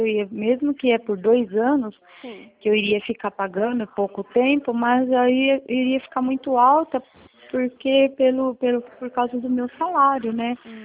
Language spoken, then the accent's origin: Portuguese; Franco da Rocha, São Paulo, Brazil; Eu sou de Franco da Rocha.